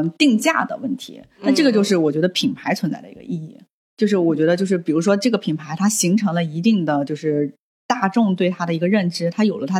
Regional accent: Wuyishan, Fujian, China; 我从小哎就是在这个环境里长大的，因为我生长在福建武夷山嘛

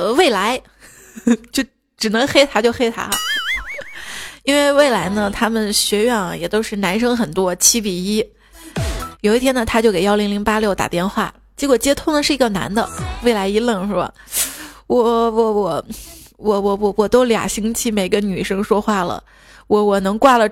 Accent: Shaanxi, China; 反正我是陕西来的。

